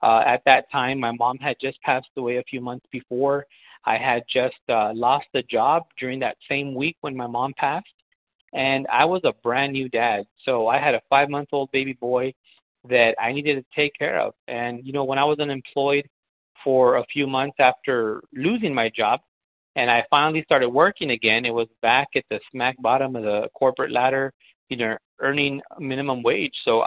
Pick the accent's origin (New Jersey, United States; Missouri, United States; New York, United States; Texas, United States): Texas, United States; Edinburg; I'm from Edinburgh, Texas. Edinburgh is a town in south Texas. It's a border town of Mexico. We're super close to the border.